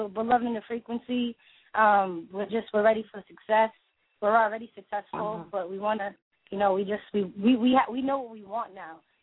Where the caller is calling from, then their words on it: Boston, Massachusetts, United States; I'm calling from Boston.